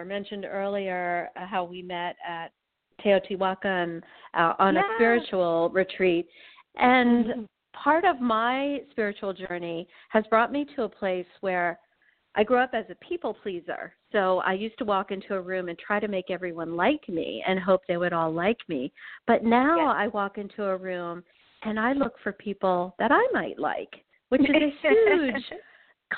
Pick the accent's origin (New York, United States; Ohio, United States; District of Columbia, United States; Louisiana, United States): District of Columbia, United States; Washington; And for so many years, I faced the question, what are you? Or where are you from? Knowing that they didn't mean Washington, D.C.